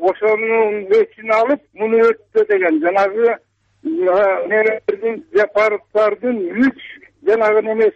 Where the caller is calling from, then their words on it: Toktogul, Jalal-Abad Region, Kyrgyzstan; Мен Токтоолданмын.